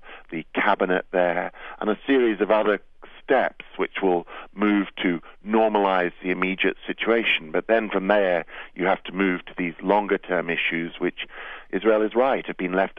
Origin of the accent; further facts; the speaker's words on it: United Kingdom; You can tell from my accent that I am from Britain. We grew up under the shadow of the IRA